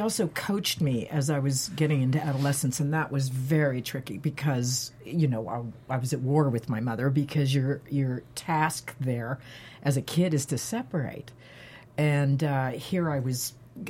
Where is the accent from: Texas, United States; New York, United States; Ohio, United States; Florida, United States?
Florida, United States; also born or lived in Detroit / North Carolina; Well, I was born in Detroit, grew up in Florida, went to school in North Carolina